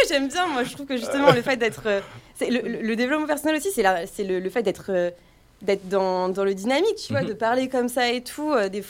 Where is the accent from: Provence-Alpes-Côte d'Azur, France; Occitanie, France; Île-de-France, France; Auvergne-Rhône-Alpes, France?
Auvergne-Rhône-Alpes, France; moved away; quand je suis partie de l'Auvergne, j'étais en mode bon, vas-y, ça m'a saoulé.